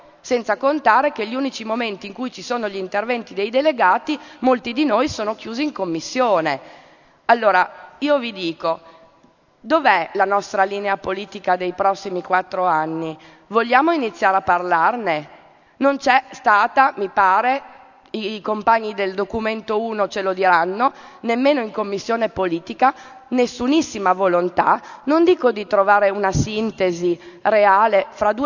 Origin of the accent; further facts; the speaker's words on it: Parma, Emilia-Romagna, Italy; io vengo da Parma